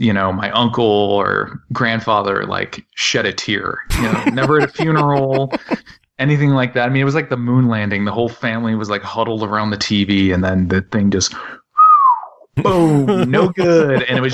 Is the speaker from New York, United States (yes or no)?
yes; Buffalo, New York, United States; I'm from Buffalo, New York.